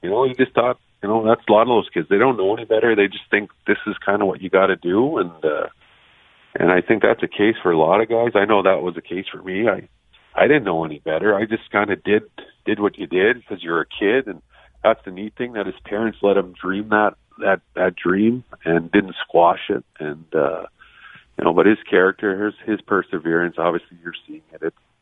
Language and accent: English; Selkirk, Manitoba, Canada; Like I said, I grew up in Selkirk. Obviously, you got Winnipeg, 35 minutes down the road.